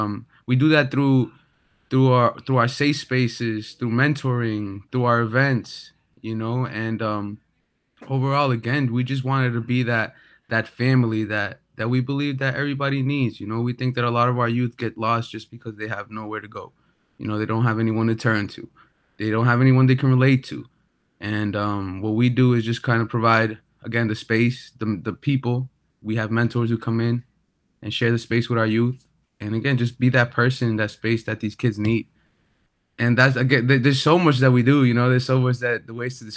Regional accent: Chelsea, Massachusetts, United States; I'm from Chelsea, Massachusetts

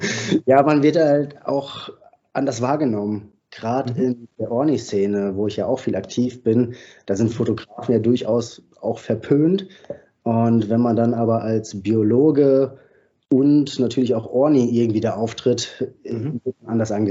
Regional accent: Hesse, Germany; Ich komme aus dem Taunus. Dort lebe ich auch zurzeit

